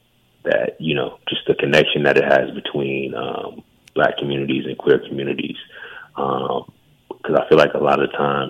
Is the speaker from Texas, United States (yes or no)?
no; Vallejo, California, United States; I'm from the Bay Area. I'm from Vallejo.